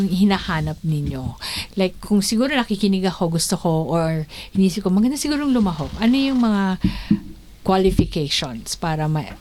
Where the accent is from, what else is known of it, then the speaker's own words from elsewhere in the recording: Caloocan, Metro Manila, Philippines; lumaki ako sa Caloocan, pero gusto kong tumira sa Los Baños